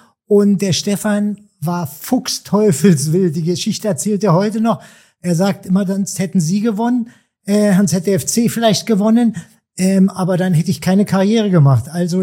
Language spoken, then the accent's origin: German; Berlin, Germany; born there; Ich bin in West-Berlin geboren, da war die Mauer noch